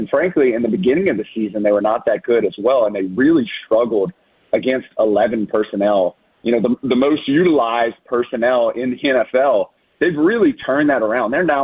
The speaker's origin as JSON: {"language": "English", "town": "Lake Charles", "region": "Louisiana", "country": "United States", "tie": "born or raised there", "lives_now": "New York, United States", "said": "I grew up in Lake Charles, Louisiana."}